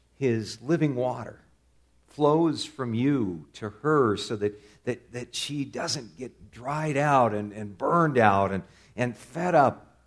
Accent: California, United States; Where I grew up in California, we had a big olive tree out in our front yard.

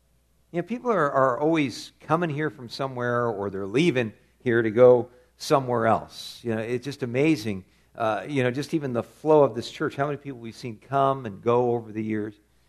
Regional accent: California, United States; Yeah, I guess I grew up in Southern California.

